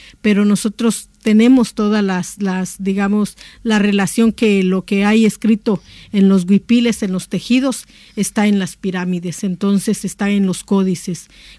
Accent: Guatemala; venimos de Guatemala, de la parte central, somos mayas cachiqueles

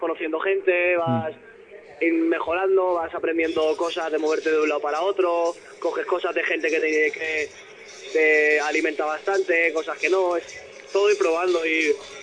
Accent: Getafe, Community of Madrid, Spain; Sí, soy madrileño. Soy pero de Getafe.

